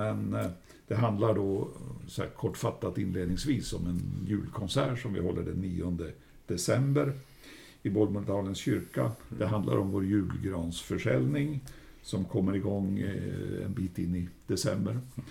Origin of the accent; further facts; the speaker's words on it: Norrland, Sweden; Kanske hörs på mig också. Vi är norrlänningar.